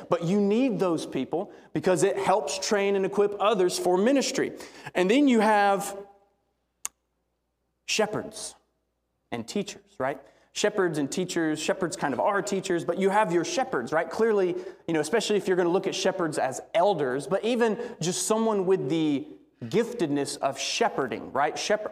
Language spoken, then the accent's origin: English; Alabama, United States; I grew up in Alabama, as everyone knows.